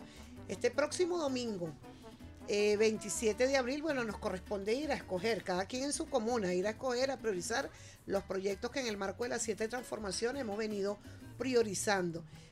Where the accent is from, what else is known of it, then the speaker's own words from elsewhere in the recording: Caracas, Capital District, Venezuela; yo soy del Guarataro, de la parroquia San Juan, con muchísimo orgullo.